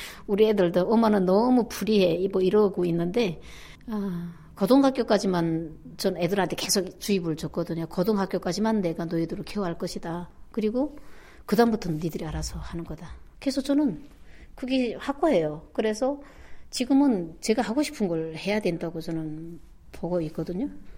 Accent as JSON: {"language": "Korean", "country": "North Korea", "lives_now": "South Korea", "said": "탈북민으로서 북한에서 온 사람으로서"}